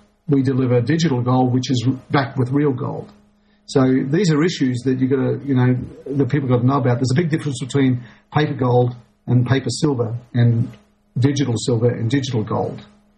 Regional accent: Australia; born there; Even though I'm in Australia and I was born in Australia, I'm not an Australian citizen. I'm a tourist.

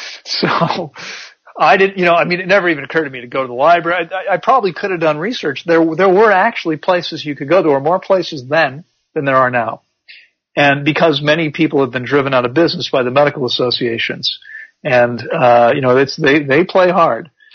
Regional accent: District of Columbia, United States; I grew up outside of Washington, D.C.

